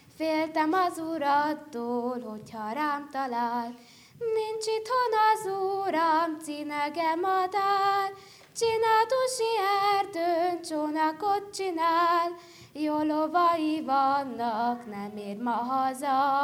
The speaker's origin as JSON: {"language": "Hungarian", "town": "Vlăhița", "region": "Harghita", "country": "Romania", "said": "12 éves, Szentkeresztbányáról jöttem."}